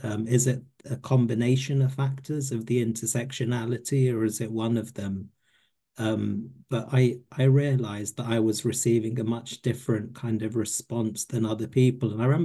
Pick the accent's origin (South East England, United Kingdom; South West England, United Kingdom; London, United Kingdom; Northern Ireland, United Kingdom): London, United Kingdom; Hackney; Yeah, so when I grew up in London, originally we lived in Hackney. So Hackney's very posh now, but when I grew up there, over 40 years ago, it was considered a ghetto.